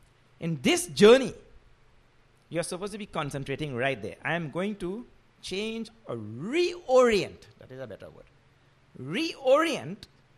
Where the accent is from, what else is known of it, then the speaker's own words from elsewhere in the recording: Trinidad & Tobago; So I'm coming from Trinidad.